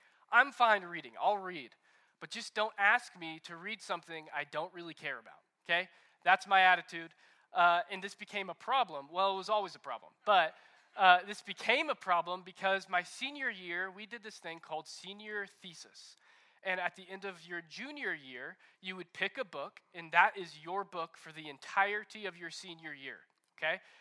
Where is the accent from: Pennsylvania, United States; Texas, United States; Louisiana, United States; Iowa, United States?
Texas, United States; I am not from Cody. I'm actually from a suburb of Dallas.